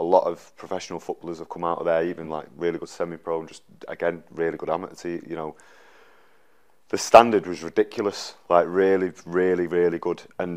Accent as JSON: {"language": "English", "town": "Manchester", "region": "North West England", "country": "United Kingdom", "tie": "born or raised there", "said": "you realise growing up in Manchester, the facilities and the standard is so high compared to other places."}